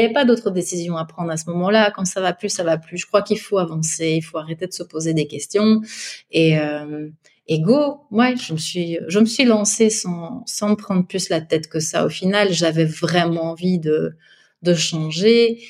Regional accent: Brussels, Brussels-Capital Region, Belgium; Alors moi, je suis de Bruxelles. Je crois que ça s'entend un petit peu à mon accent.

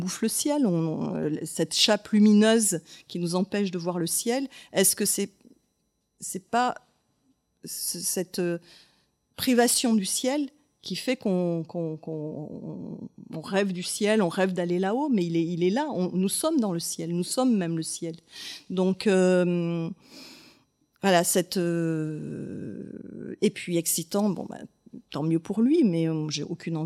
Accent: Auvergne-Rhône-Alpes, France; J'ai grandi en Ardèche et le ciel était très présent quand même dans ma vie d'enfant, le ciel de nuit.

